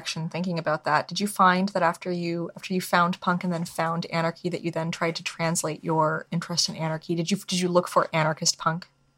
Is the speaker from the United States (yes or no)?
yes; United States; What do I know? I'm an American.